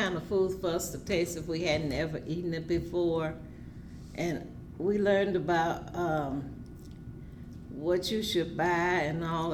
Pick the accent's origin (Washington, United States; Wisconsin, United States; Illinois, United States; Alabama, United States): Illinois, United States; Cairo; now in Chicago, United States; I'm from Cairo, Illinois, and I moved to Chicago in 1964.